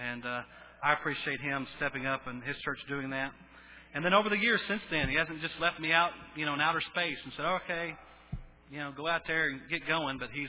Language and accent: English; Bowie, Texas, United States; Bowie is my hometown.